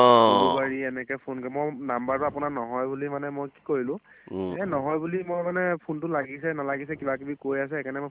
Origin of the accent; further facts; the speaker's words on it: Jorhat, Assam, India; আমি যোৰহাটৰে ল'ৰা হয়।